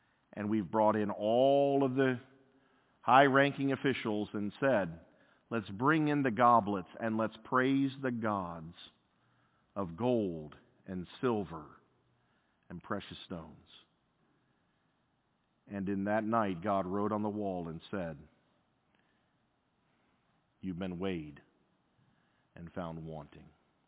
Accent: United States; because I am an American to the core.

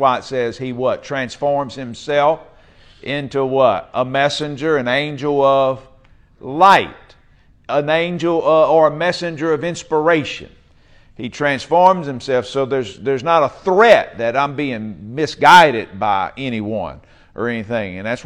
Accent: Louisiana, United States; they said, man, you from Louisiana? I said, I done lost a lot of my accent. I don't talk like I used to.

